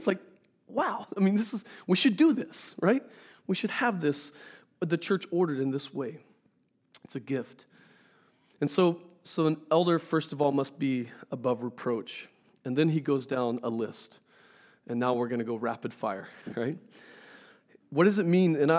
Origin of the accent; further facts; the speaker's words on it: Scott City, Kansas, United States; I go back to my hometown, Scott City, Kansas, and people know me for who I was.